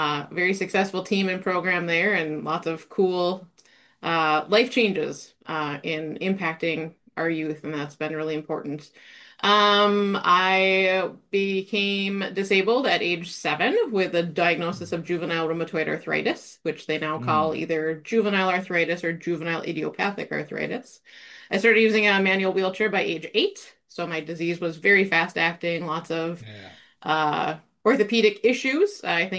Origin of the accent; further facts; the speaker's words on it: Two Harbors, Minnesota, United States; I am born and raised in Two Harbors, which is a small rural community